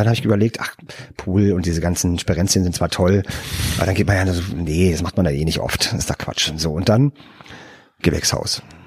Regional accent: Berlin, Germany; Und dann bin ich in Berlin aufgewachsen, habe ja die ganze Zeit in Berlin gelebt

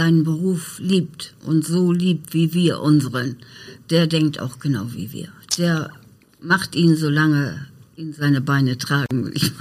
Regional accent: Dangast, Lower Saxony, Germany; War schon meine Heimat als Jugendliche. Ich bin mit dem Fahrrad oft von Oldenburg nach Dangast gefahren.

